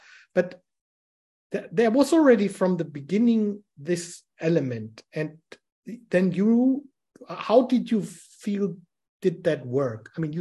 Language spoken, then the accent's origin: English; Bonn, North Rhine-Westphalia, Germany; in my hometown in Bonn